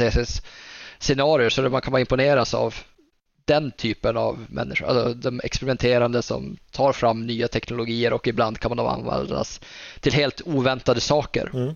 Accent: Norrland, Sweden; jag är norrlänning så jag har inte helt koll på skillnaden där

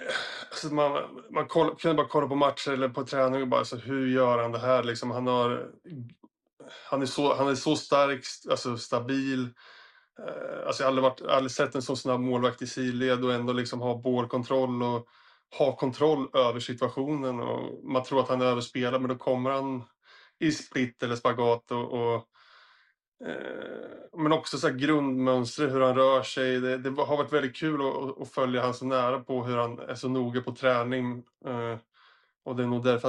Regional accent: Sweden; Men det är bara kul att få vara hemma i Sverige igen och landa och träffa familj och vänner och som sagt laget igen.

